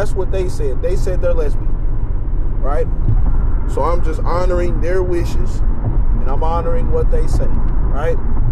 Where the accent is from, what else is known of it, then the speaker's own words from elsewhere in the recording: United States; That's just like me being black American or me being black.